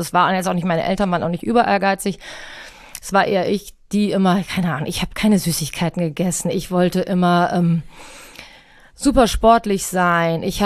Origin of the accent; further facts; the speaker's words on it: Rüsselsheim, Hesse, Germany; Also Hockey war bei uns in Rüsselsheim und auch in meiner Familie ein großes Thema.